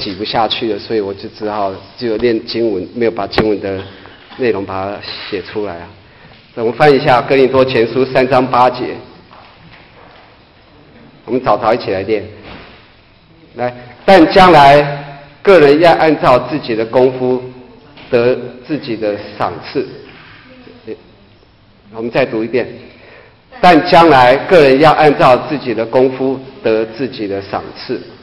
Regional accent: China; 我们中国人就是常会有觉得是埋头苦干

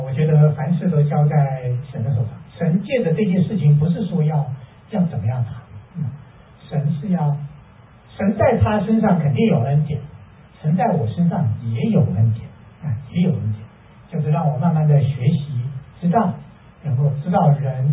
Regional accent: China; 从前我们中国人都说父亲和母亲的角色是有区别的

